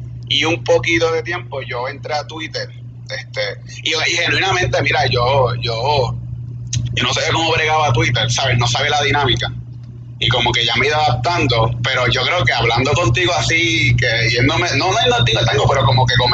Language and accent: Spanish; Trujillo Alto, Puerto Rico; Entonces, pues me crié en Puerto Rico.